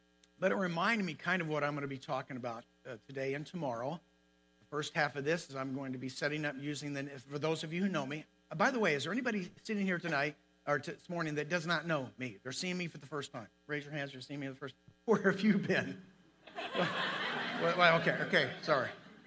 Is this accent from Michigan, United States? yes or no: no; Missouri, United States; now in Vernal, United States; I'm from a little small town called Vernal, Utah. I'm not from there. I'm originally from Missouri, but we've lived there for 30-some-odd years.